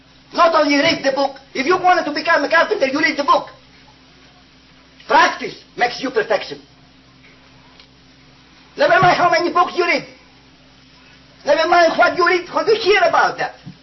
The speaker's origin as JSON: {"language": "English", "country": "Canada", "said": "I am from Canada. I am all over the world."}